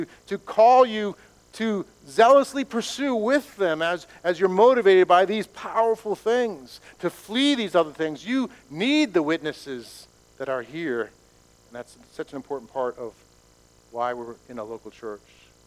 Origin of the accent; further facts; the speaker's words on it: Massachusetts, United States; I grew up on the Boston Marathon route, and year after year we would go down the street and watch the marathon, watch people run by for hours